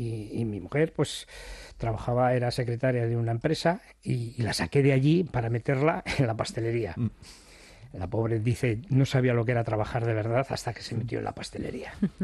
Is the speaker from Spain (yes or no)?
yes; Bilbao, Basque Country, Spain; Iba andando, desde Achuri, que nosotros somos de Achuri